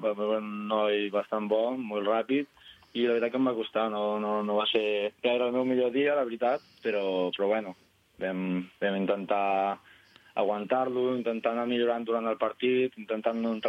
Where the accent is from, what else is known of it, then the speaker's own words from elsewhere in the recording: Sant Quintí de Mediona, Catalonia, Spain; vaig estar 3 anys a l'equip del meu poble, Quintinenc, que soc de Sant Quintí de Mediona